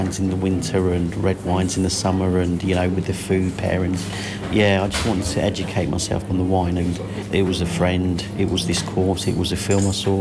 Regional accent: Chile; Well, I'm from Chile, so in my household, wine and food has always gone together.

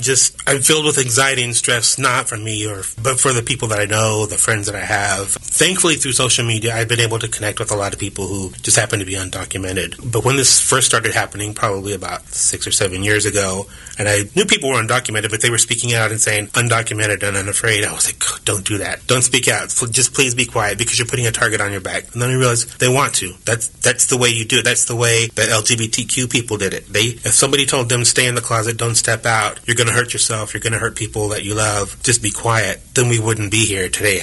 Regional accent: Texas, United States; now in Kansas, United States; I was born in Texas, but I live in Kansas, and Kansas is my home. So for someone to say, you can't live in Kansas anymore, I really don't know any other place. I have memories of Texas. I grew up a little bit in Texas.

